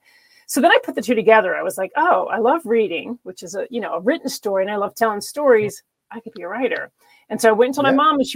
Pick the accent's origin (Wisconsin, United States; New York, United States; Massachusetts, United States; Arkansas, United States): New York, United States; now in Georgia, United States; Like, I'm a New Yorker, but I hate the cold. So that's how I ended up here.